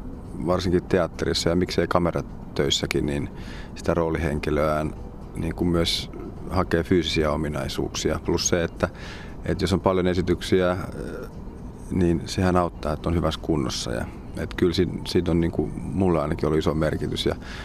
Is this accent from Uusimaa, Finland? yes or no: yes; Hyvinkää, Uusimaa, Finland; also born or lived in Tammisaari / Lappeenranta / Sodankylä; kun me muutettiin Hyvinkäälle Sodankylästä itse asiassa. Me käytiin sieltä, mutta mä oon syntynyt Tammisaaressa, sitten mä oon sanonut Lappeenrannassa, sitten muutettiin Sodankylään ja sieltä sitten Hyvinkäälle